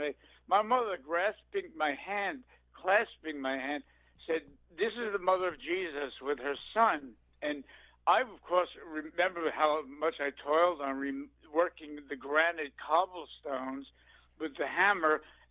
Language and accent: English; Brooklyn, New York, United States; also born or lived in Long Island; I was born in Brooklyn, New York, of Italian family. We're all the Italians. And when I went to high school out in Long Island, Sachem, I had roots out in Long Island.